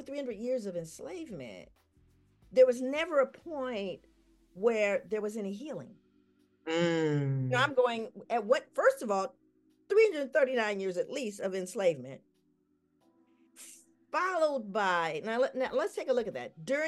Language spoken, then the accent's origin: English; Los Angeles, California, United States; And as I grew up in South Central, and I grew up hearing things from my people that were disturbing.